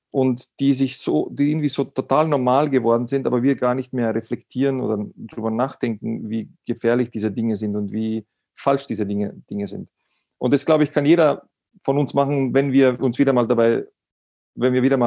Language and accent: German; Austria; als wie bei uns in Österreich. Ich rede jetzt von Österreich.